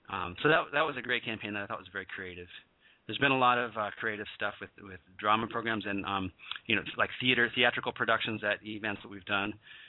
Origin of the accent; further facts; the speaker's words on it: Point Reyes, California, United States; who was a great progressive Democrat from actually my hometown of Point Reyes in Northern California.